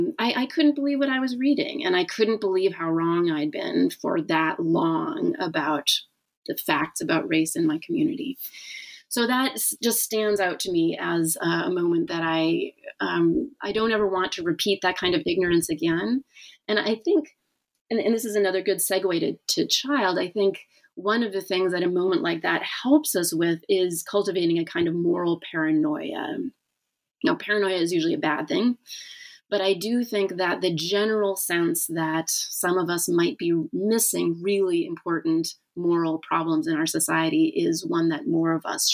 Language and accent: English; Northern United States, United States; I had just grown up with this assumption as a Northerner that racism was predominantly a Southern problem